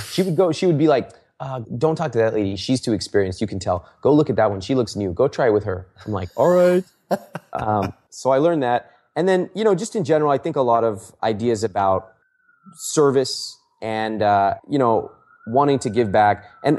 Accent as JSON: {"language": "English", "country": "India", "said": "So let me give you some examples of things that I talk about as an Indian person."}